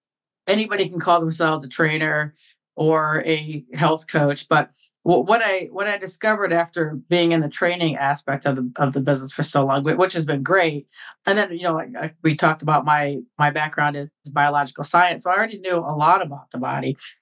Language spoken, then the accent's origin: English; Midwest, United States; Well, I had lots of jobs growing up in the Midwest, and I've kind of been pretty entrepreneurial probably since I was about six